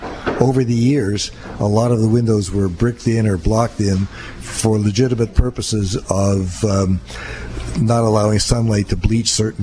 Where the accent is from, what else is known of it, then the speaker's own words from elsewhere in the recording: Toronto, Ontario, Canada; I'm from Toronto